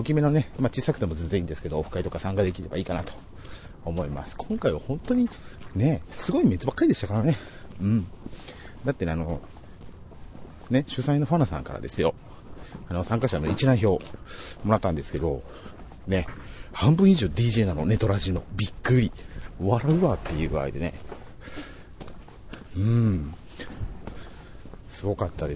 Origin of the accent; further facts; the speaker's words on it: Osaka, Japan; 地元に帰ってまいりました